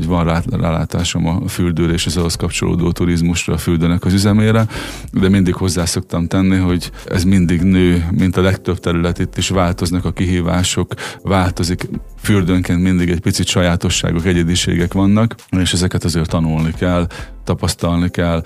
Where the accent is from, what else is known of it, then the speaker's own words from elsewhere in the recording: Orosháza, Békés, Hungary; Hát eredetileg én orosházi származású vagyok